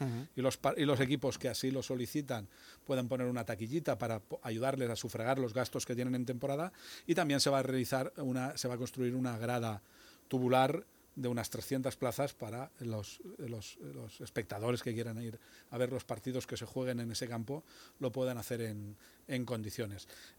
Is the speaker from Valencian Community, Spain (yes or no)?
yes; Elche, Valencian Community, Spain; para mí como para todos los ilicitanos y ilicitanas, es una alegría enorme